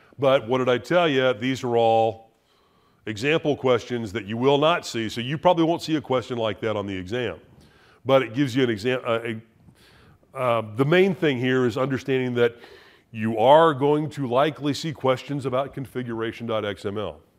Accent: Kansas, United States; I'm from Kansas, we say y'all

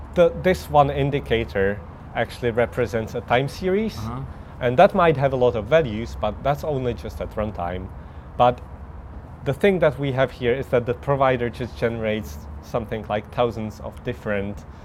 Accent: Czechia; English is a second language; So I'm from Czech Republic

